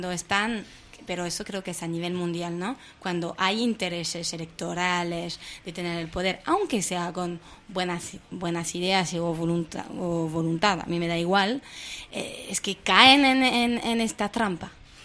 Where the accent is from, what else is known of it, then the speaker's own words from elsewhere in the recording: France; yo vengo de Francia, ¿no? Y me he criado en un ámbito del Partido Comunista ahí